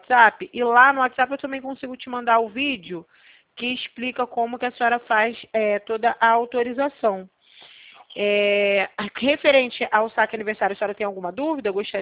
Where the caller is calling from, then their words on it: Rio de Janeiro, Brazil; Eu falo do centro do Rio de Janeiro